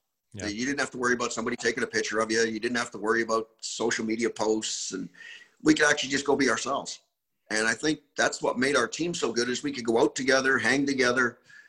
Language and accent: English; Canada; Growing up in Canada, probably not as much as some of the guys that played in the States.